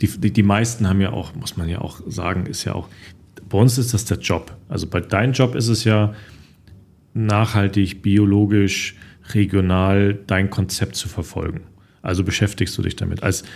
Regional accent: Saxony, Germany; born there; ich komme ja aus Sachsen gebürtig

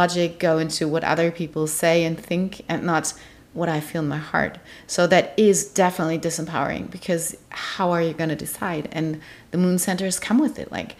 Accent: Germany; I'm from Germany, for everybody who doesn't know that.

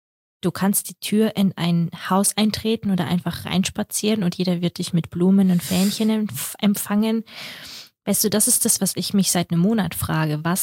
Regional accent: Kazakhstan; habe einfach gesagt, ich komme aus Russland, weil wenn du 20 Mal erklären musst, dass Kasachstan ein eigenes Land ist

